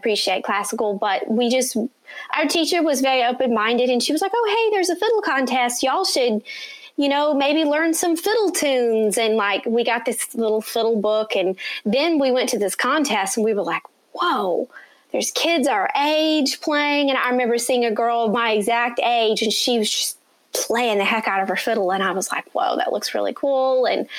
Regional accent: Crum, Texas, United States; also born or lived in Burleson; And this is when we grew up in Crum, Texas, and then we moved to Burleson for quite a while

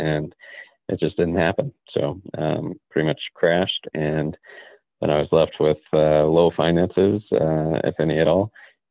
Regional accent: Wyoming, United States; Yeah, so I'm actually from Wyoming. Grew up there, went to high school there, and ended up going straight out of high school into the military.

